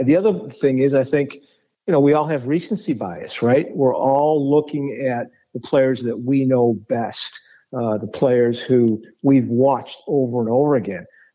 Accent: Chicago, Illinois, United States; Because I'm a Chicagoan

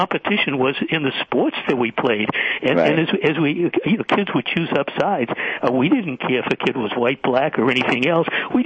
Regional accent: Boston, Massachusetts, United States; I grew up in Roxbury.

